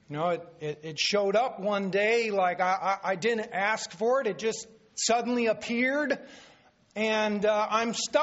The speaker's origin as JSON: {"language": "English", "country": "Ireland", "said": "There always has to be bad news. I'm Irish. That's just the way it is."}